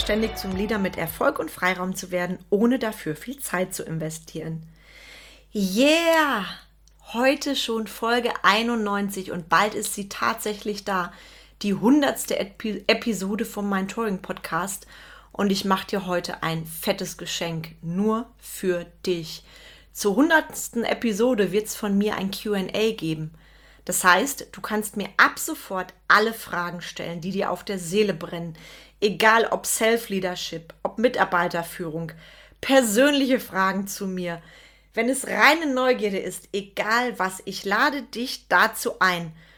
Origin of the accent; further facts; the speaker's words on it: Schönau, North Rhine-Westphalia, Germany; also born or lived in Bonn; Meine Eltern hat es dann allerdings relativ zügig wieder ins Sauerland verschlagen, ins kleine Dörfchen Schönau. Dort bin ich groß geworden und bin dann auch aufs Gymnasium gegangen, habe ein Gymnasium in Olpe besucht, habe dort mein Abitur gemacht.